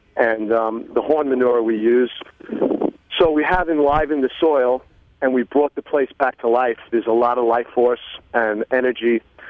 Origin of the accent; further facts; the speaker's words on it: Queens, New York, United States; I moved out from Queens. I'm a Queens boy.